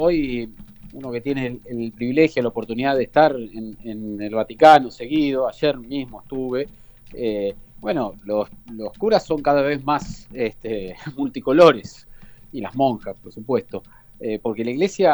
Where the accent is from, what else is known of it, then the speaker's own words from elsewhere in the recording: Argentina; argentino porque soy argentino